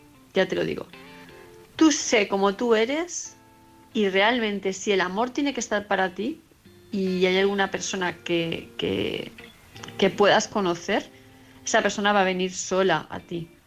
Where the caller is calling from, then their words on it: Palma, Balearic Islands, Spain; de Palma de Mallorca.